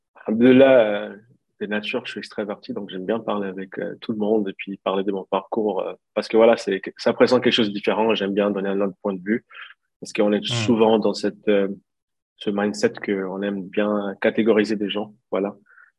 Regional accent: DR Congo; J'ai dit, je suis indien, mais j'ai vécu au Congo, où j'ai grandi au Congo, où de temps en temps, je dis même, je suis africain ou centrafricain, parce que à la base, on est des Burundis et Rwanda et Tanzanie. Après, je dis, je suis d'origine indienne.

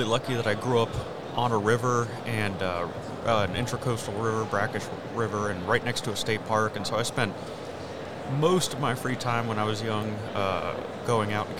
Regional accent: Florida, United States; moved away as an adult; now in Tennessee, United States; I'm from Central Florida originally and have lived all over Central and North Florida. Only recently moved to Tennessee

